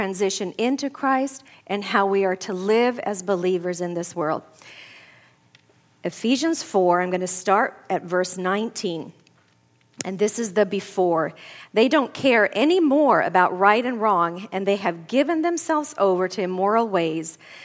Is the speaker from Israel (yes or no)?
no; Sweden; English is a second language; Growing up in Sweden